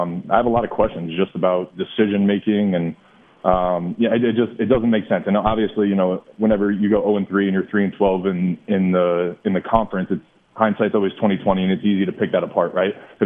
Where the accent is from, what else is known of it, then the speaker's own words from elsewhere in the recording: New Jersey, United States; moved away; And again, I was a kid from New Jersey who came down here in 2007, you know, 2008